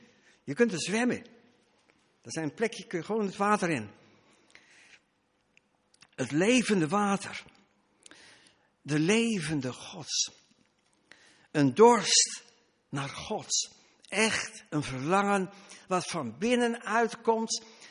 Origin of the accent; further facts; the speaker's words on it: Middelburg, Zeeland, Netherlands; We komen uit Middelburg. En onze provincie heeft een motto.